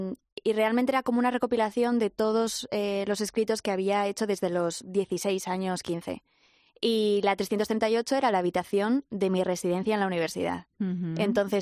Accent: Zaragoza, Aragon, Spain; yo soy de Zaragoza, que es bastante cuna rapera

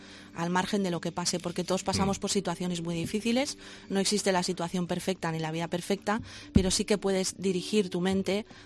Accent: Barcelona, Catalonia, Spain; Yo de Barcelona, nací en Barcelona, mi madre era malagueña y mi padre portugués.

